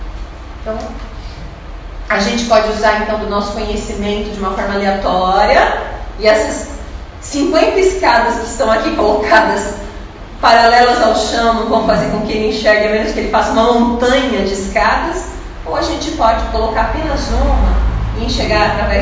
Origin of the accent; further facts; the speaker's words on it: Mogi das Cruzes, São Paulo, Brazil; eu sou de Mogi